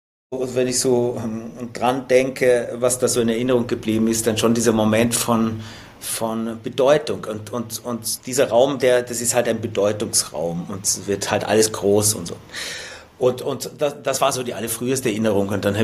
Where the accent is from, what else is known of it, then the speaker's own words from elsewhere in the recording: Austria; das war ja die Zeit, da gab es nur bei uns in Österreich zwei Fernsehprogramme